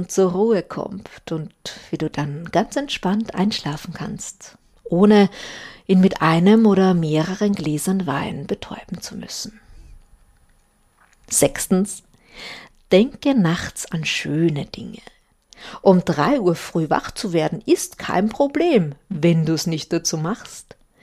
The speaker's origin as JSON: {"language": "German", "country": "Austria", "said": "Ich bin ja Österreicher aus ganzem Herzen."}